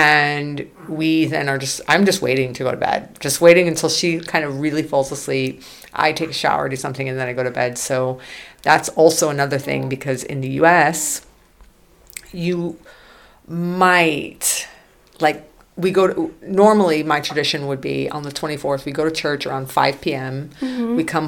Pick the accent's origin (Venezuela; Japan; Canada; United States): United States; And it's not fair to just do it on the 24th because I'm an American and I want on the 25th.